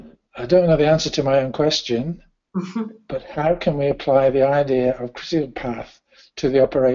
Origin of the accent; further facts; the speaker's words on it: England, United Kingdom; now in Confolens, France; Well, I live in a small town in the middle of France called Confolon, but I'm from England.